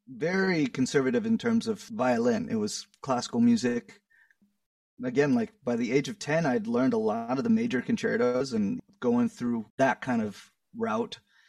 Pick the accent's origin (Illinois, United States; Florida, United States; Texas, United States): Texas, United States; Austin; I'm from Austin, Texas, and my mother's a violinist.